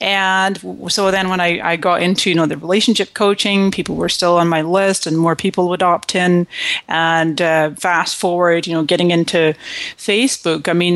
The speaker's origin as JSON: {"language": "English", "region": "Scotland", "country": "United Kingdom", "also_born_or_lived": "Canada", "moved": "as an adult", "lives_now": "United States", "said": "And so I came to this country in 1999 from Scotland, mm-hmm. and before that I was born in Canada."}